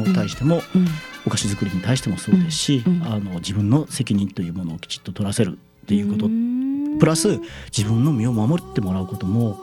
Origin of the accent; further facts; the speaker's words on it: Hiroshima, Japan; now in Hatsukaichi, Japan; 実は地元は広島の観音だったんですけども、うん、こっちへ店をやるのに廿日市に来た人間なので